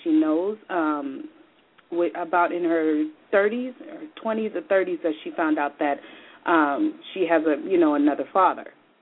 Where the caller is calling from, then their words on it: Sacramento, California, United States; I'm calling out of Sacramento, California.